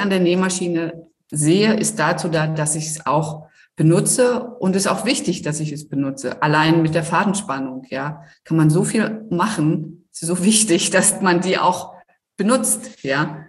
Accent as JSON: {"language": "German", "town": "Rostock", "region": "Mecklenburg-Vorpommern", "country": "Germany", "said": "Ich bin ja, so wie du, komme ich ja aus Rostock. Also direkt aus Rostock."}